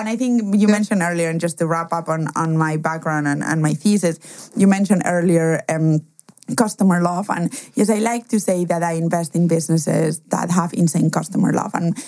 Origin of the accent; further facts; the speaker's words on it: Germany; also born or lived in Spain; we said that I was from Spain, but also I cannot escape my accent and or my name. But what most people don't know is I was actually raised in Germany.